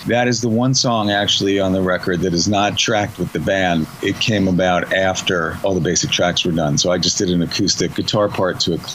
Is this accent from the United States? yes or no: yes; New York, United States; I didn't grow up in Texas. I grew up on Long Island, you know.